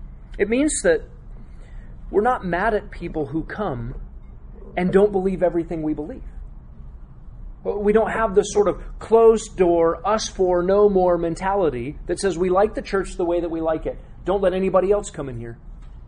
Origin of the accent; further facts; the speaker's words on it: Texas, United States; born there; We don't assume that because I was born in Texas, I'm a Christian.